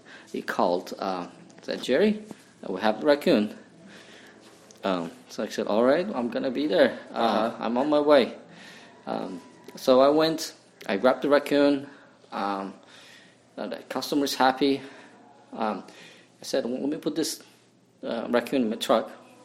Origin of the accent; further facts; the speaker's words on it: Uzbekistan; I'm from Central Asia, Uzbekistan.